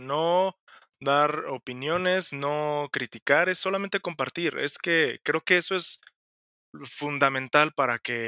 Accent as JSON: {"language": "Spanish", "country": "Mexico", "said": "Soy un mexicano apasionado de los vinos mexicanos."}